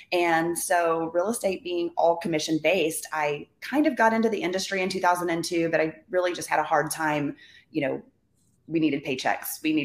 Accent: Bedford, Texas, United States; I grew up in the Hirschfields, Bedford area, kind of out by Dallas-Fort Worth Airport.

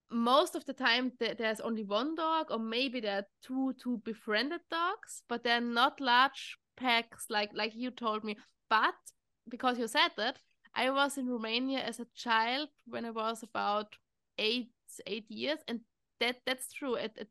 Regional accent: Austria; English is a second language; now in England; but I'm originally from Austria. Now I live on an island close to England.

